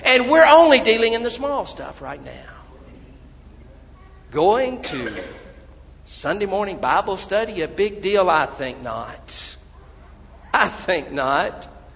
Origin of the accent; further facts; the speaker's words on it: Russellville, United States; Russellville has a personal relevance to me. It's where I live. It's my hometown.